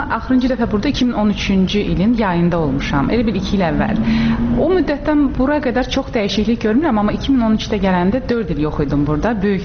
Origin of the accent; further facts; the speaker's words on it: Baku, Azerbaijan; Burada anadan olmuşam, burada boya başa çatmışam, amma əslimizi soruşursunuzsa Bakıdan deyilik. Babalarım, nənələrim ordubatlı olub, amma Qazaxıstana sürgün vaxtı, Stalinin vaxtı, atamın ailəsi o sürgünlə Qazaxıstana köçürülüb, atam hətta oradan olubdu.